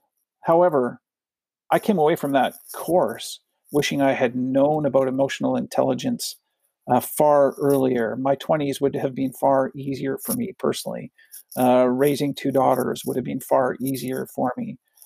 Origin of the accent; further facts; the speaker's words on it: Powell River, British Columbia, Canada; I come from Powell River, BC, was born in 1969